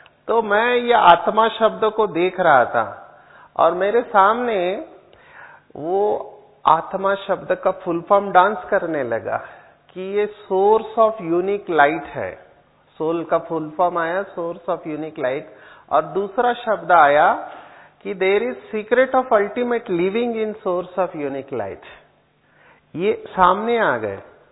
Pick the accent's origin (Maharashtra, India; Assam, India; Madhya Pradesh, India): Maharashtra, India; Actually I am from Sindhudurg district of Maharashtra, जो गोवा के border पे है, और वहां का स्टेपल डाइट है फिश एंड राइस, तो बचपन से वही खाया था।